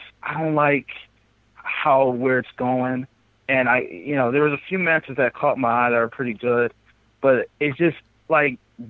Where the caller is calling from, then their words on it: Buffalo, New York, United States; from Buffalo, New York, man.